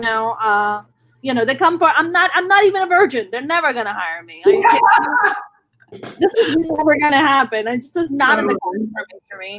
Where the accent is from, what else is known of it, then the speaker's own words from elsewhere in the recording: New York City, New York, United States; I grew up in New York, so for me, it was pretty in my face.